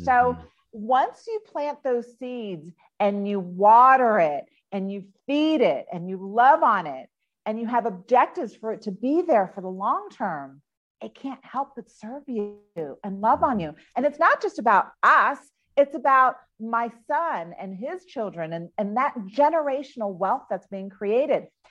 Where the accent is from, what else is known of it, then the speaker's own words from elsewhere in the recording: Miami, Florida, United States; I grew up in Miami where it's super hot, right?